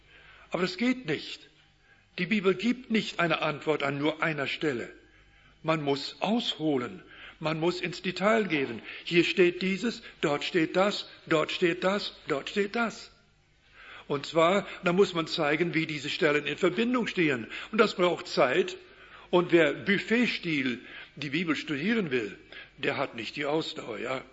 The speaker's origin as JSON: {"language": "German", "country": "Canada", "tie": "born or raised there", "said": "Wir hatten sie bei uns, an unserem Ort, in unserer Gegend, in Kanada, wo ich aufgewachsen bin."}